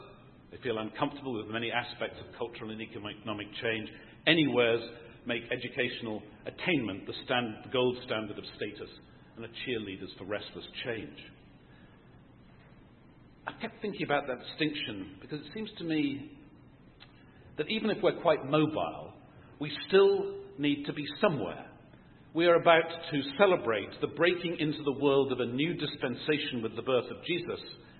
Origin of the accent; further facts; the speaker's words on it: England, United Kingdom; moved away as an adult; also born or lived in Atlanta; now in United States; As you know, I'm originally from England, and even though my allegedly adult life has been in the U.S., I still sometimes think of England as home.